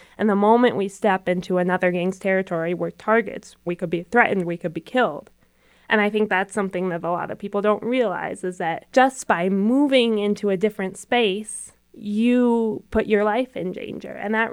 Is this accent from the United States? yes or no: yes; Colorado, United States; You know, growing up in the Roaring Fork Valley, obviously immigration is a really important issue here.